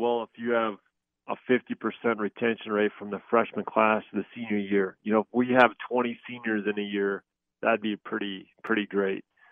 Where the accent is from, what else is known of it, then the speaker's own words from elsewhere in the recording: Cosmos, Minnesota, United States; My hometown.